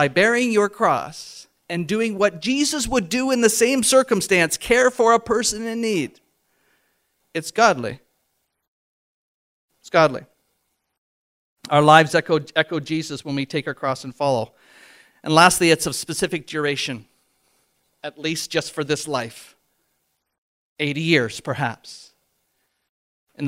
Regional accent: Canada; if you're anything like me as a Canadian, I just feel like I just like to be exempt from this cross-bearing thing.

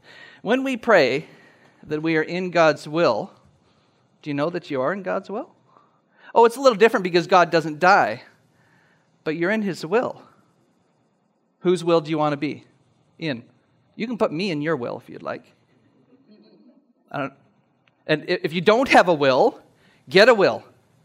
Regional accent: Scotland, United Kingdom; I'm from Scotland.

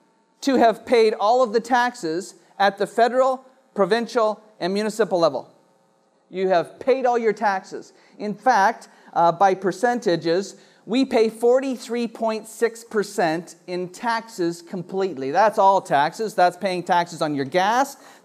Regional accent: Canada; because as a Canadian, I benefit from you paying your taxes.

